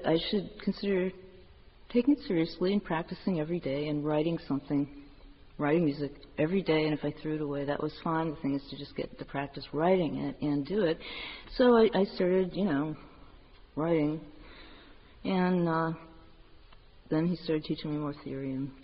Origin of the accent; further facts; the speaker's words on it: Chicago, Illinois, United States; I'm from Chicago